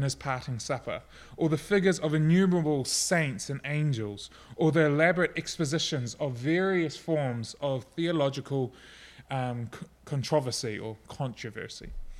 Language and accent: English; New Zealand; Now, I'm from New Zealand. I'm a dairy farmer born and raised.